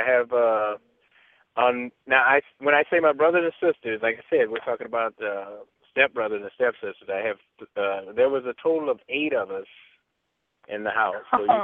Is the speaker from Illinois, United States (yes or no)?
yes; Illinois, United States; I started by basically, if you want to call a son of Illinois, that would be me